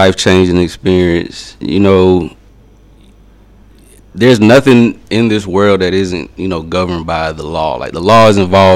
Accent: Columbus, Georgia, United States; But as far as I go, I grew up here in the Columbus area. I went to school at Dawson Elementary. I went to Arnold Middle School. I went to Jordan High School.

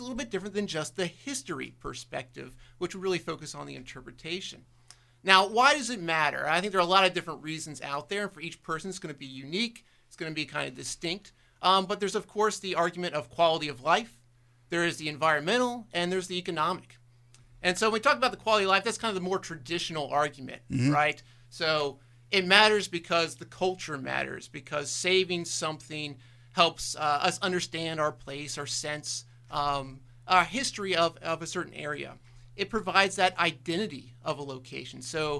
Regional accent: Fredericksburg, Virginia, United States; Where are you from? You know, we noticed your accent. And I said, Fredericksburg, Virginia. And they said, we know where that is.

